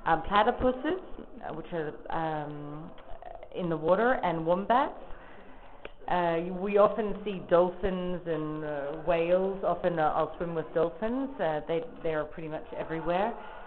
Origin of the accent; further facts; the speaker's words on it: Australia; I'm Australian. I live in Queensland, which is one of the seven states of Australia, in Brisbane.